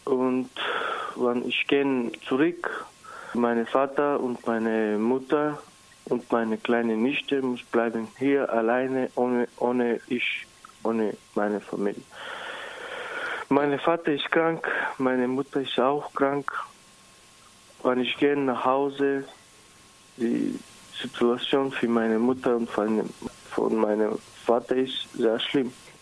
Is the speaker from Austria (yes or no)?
no; North Macedonia; German is a second language; now in Germany; Ja, ich komme aus Mazedonien. Ich bin hier mit meiner Frau, mit drei Kindern und meinen Eltern und meine kleine Nichte. Ich bin 2 Jahre in Deutschland